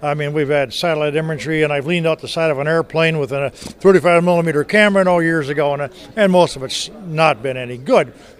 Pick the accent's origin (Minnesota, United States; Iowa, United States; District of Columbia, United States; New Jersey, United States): Minnesota, United States; I'm from Minnesota.